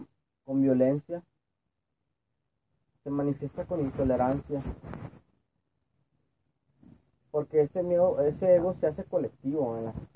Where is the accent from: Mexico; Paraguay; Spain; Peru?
Mexico; Soy de México, donde obviamente hay muchos miedos que ya están en el colectivo.